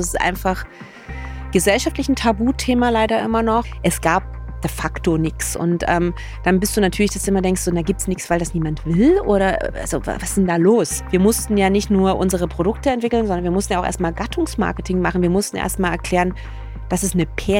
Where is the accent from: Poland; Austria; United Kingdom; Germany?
Germany; East Germany; ich bin ja Ossi und ich hatte damals das große Vergnügen, dass ich Westverwandtschaft hatte